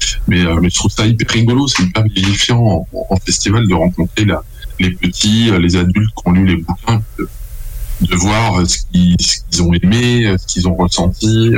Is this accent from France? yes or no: yes; Pays de la Loire, France; un crayon de bois, comme on dit chez nous en Maine-et-Loire.